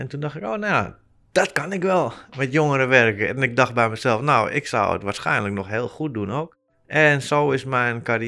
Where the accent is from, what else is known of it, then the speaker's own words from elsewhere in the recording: Amsterdam, North Holland, Netherlands; born there; Ik ben geboren in Amsterdam. Ik ben 35 jaar.